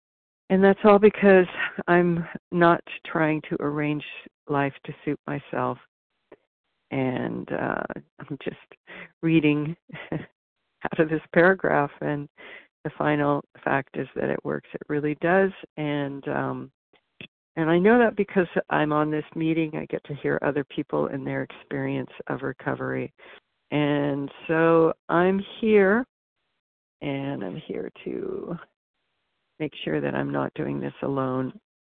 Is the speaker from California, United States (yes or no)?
yes; California, United States; I'm from California and just so grateful to be here on this meeting.